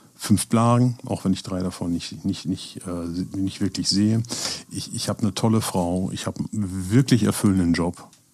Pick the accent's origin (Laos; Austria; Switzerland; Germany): Germany; dann bleibt mir dann noch, ich bin Deutscher.